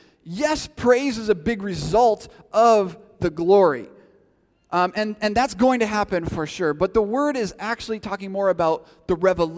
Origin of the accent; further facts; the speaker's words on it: Minnesota, United States; I'm from Minnesota, and if you know anything about Minnesota sports, you know that this feeling is all too familiar for me.